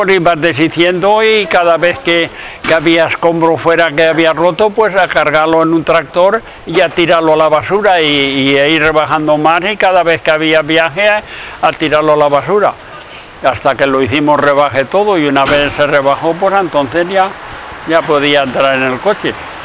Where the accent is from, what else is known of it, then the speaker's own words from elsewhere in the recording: Villahermosa del Río, Valencian Community, Spain; De pequeño en Villahermosa del Río.